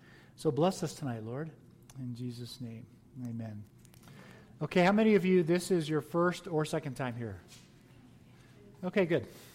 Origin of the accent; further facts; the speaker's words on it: United States; As an American, I exercise my right to vote, but I'm not going to worry about it.